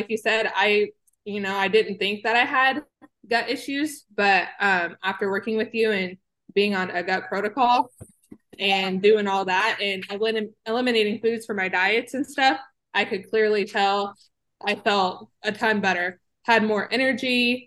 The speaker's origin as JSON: {"language": "English", "region": "Missouri", "country": "United States", "said": "I am from the United States, which I think is important to say because you are not. I'm from Missouri."}